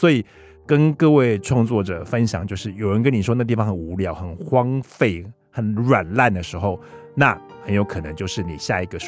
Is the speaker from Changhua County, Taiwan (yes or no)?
yes; Changhua County, Taiwan; 其实彰化是我的故乡嘛，所以写自己的故乡好像是一个很天经地义的事